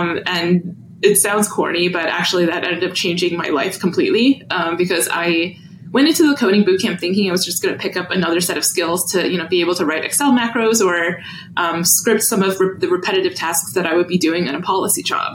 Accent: New Jersey, United States; now in Toronto, Canada; I'm currently based in Toronto in Canada, although I am originally from New Jersey.

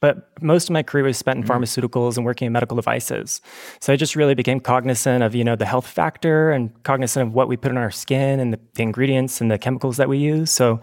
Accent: Las Vegas, Nevada, United States; So I'm calling in from Las Vegas, Nevada, which is where I'm born and raised at.

